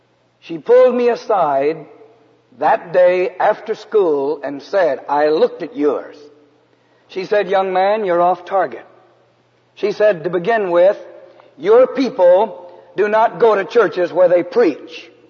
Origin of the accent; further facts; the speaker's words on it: San Antonio, Texas, United States; I grew up in San Antonio, Texas. All of my family went to the San Fernando Cathedral in San Antonio.